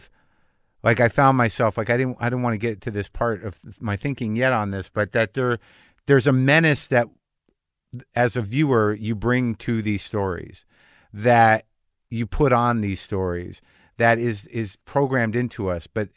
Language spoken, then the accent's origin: English; Southwest, United States; like I grew up in the Southwest